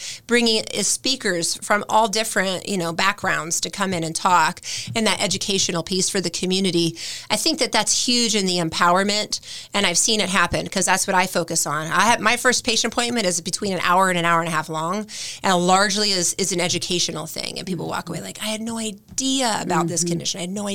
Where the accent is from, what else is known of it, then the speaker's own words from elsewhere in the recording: Ohio, United States; I grew up, we said earlier, I grew up in Ohio in a small farm town.